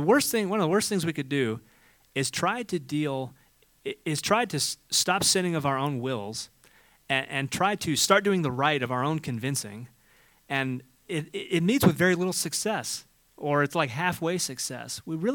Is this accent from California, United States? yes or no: no; Cleveland, Ohio, United States; I'm thinking, I'm 35 from Cleveland, you know